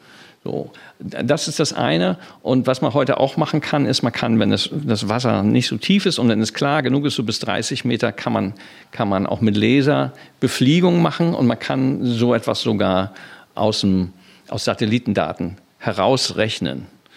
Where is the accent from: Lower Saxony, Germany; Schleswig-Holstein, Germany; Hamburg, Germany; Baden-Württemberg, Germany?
Hamburg, Germany; Und als Hamburger weiß man das, wenn man von der Elbe spricht